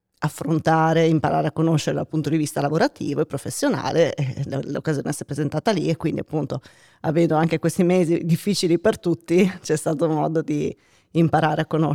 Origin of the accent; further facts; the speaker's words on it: Canada; born there; Italian is a second language; Io ho origini canadesi, sono nata in Canada.